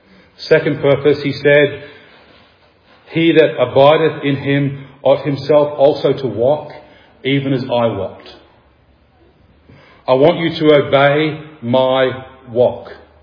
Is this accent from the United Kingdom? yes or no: yes; Scotland, United Kingdom; I'm Scottish.